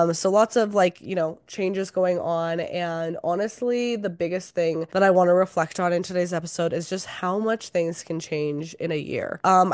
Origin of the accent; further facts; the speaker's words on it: Calgary, Alberta, Canada; I grew up in Calgary my whole entire life.